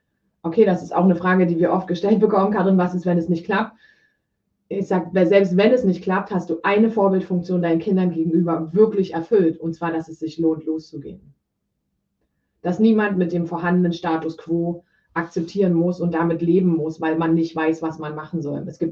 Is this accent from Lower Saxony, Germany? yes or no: no; Brandenburg, Germany; ich komme aus Brandenburg, ja, ich wohne in 50 Kilometer ungefähr von der polnischen Grenze entfernt, in der Nähe von Berlin.